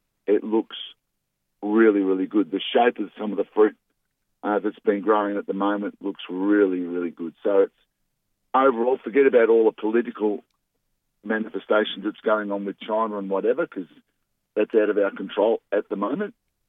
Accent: Melbourne, Victoria, Australia; I grew up in Melbourne.

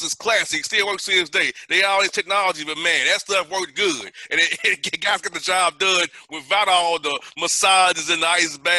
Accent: Atlanta, Georgia, United States; You know, I said, thank God we're from Atlanta.

